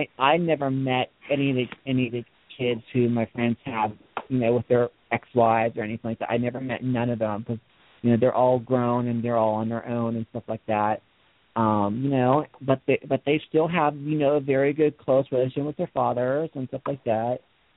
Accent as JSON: {"language": "English", "region": "Pennsylvania", "country": "United States", "accent": "Pennsylvania twang", "said": "I mean, you know, I really can't really place my accent, but it's that kind of, you know, Pennsylvania twang kind of accent, or whatever you want to call it."}